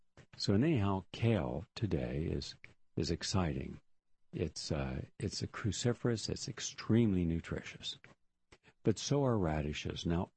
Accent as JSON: {"language": "English", "region": "the South", "country": "United States", "tie": "born or raised there", "said": "I grew up in the South. Collard greens are just virtually common there."}